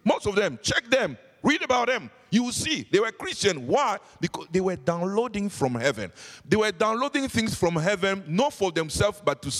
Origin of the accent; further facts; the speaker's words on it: England, United Kingdom; Yeah, that's good, because I come from England.